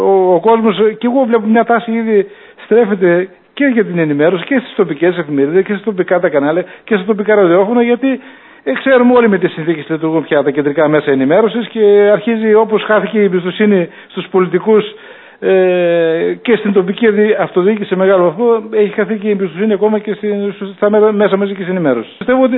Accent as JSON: {"language": "Greek", "town": "Alexandroupoli", "region": "Eastern Macedonia and Thrace", "country": "Greece", "said": "εγώ παρότι είμαι εδώ από την Αλεξανδρούπολη, παρότι είμαι ζυμωμένος μέσα στην κοινωνία"}